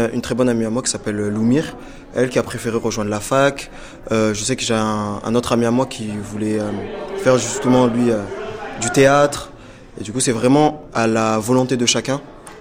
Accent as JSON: {"language": "French", "town": "Marseille", "region": "Provence-Alpes-Côte d'Azur", "country": "France", "said": "Oui, moi je suis de Marseille. Moi, je suis du 15e arrondissement, ouais, à la base."}